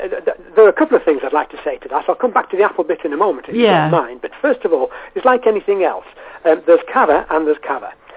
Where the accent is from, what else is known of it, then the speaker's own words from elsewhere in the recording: North West England, United Kingdom; Well, incidentally, I'm actually from the Wirral Peninsula, as you can possibly tell from my accent